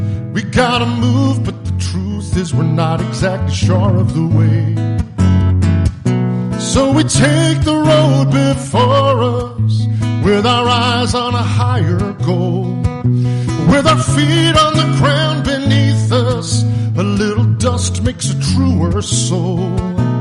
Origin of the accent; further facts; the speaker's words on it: South West England, United Kingdom; now in Cheshire, United Kingdom; I live in Cheshire, which is up there just south of Manchester. And I'm from Cornwall originally, but I've been up in Cheshire for 15 years now.